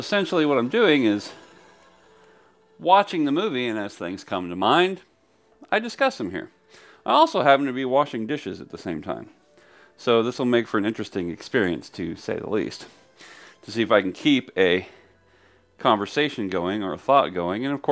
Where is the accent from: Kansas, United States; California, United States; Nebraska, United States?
California, United States; And I grew up in Northern California, but we went to an Assemblies of God church.